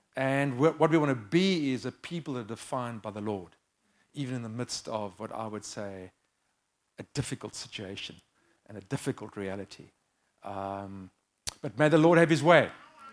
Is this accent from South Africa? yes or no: yes; Cape Town, Western Cape, South Africa; But really good to be here from Cape Town.